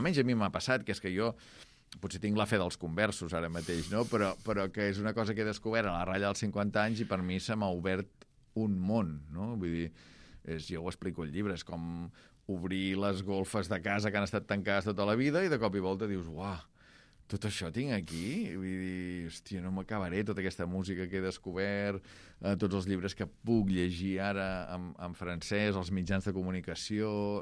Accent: Taradell, Catalonia, Spain; now in Barcelona, Spain; No diràs de Taradell, per motius obvis, de Barcelona. Jo visc a Barcelona, puc dir-ho, no sóc d'aquí, diguem, però visc a Barcelona, podria dir-ho.

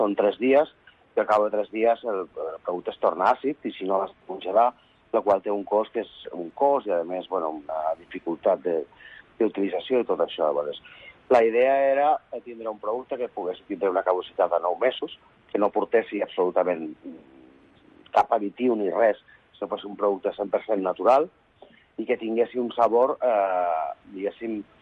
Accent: La Seu d'Urgell, Catalonia, Spain; jo soc català, vale? Estic visquent aquí a fa molts anys, però soc del Pirineu, vale? Soc de la Seu d'Urgell.

